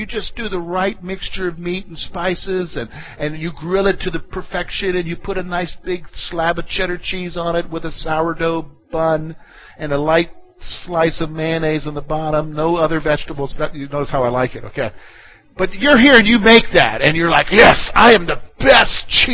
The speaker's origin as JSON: {"language": "English", "region": "the South", "country": "United States", "said": "I came from the South. I'm not prejudiced at all."}